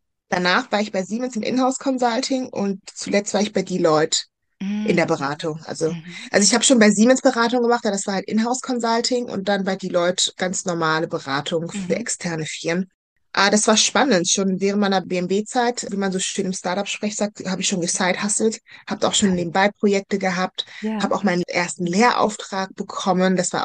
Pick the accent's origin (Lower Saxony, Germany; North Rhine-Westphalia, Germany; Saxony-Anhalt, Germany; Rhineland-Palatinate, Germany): North Rhine-Westphalia, Germany; bei uns in Nordrhein-Westfalen